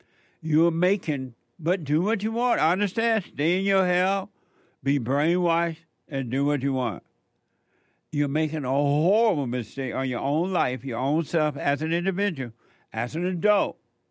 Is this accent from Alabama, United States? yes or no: yes; Alabama, United States; when I grew up in Alabama, which is like 2 hours away from Atlanta